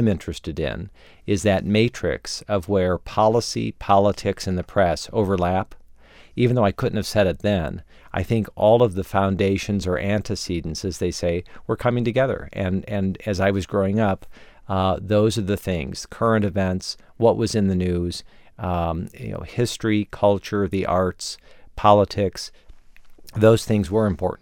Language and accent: English; Midwest, United States; when I was young and when I was growing up in the Midwest, there does come that moment.